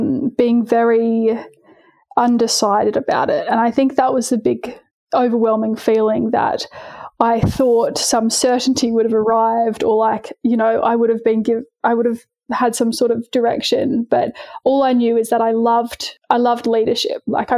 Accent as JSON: {"language": "English", "town": "Kiama", "region": "New South Wales", "country": "Australia", "tie": "born or raised there", "said": "I grew up in a little town on the south coast of New South Wales. So I grew up in a town called Kiama."}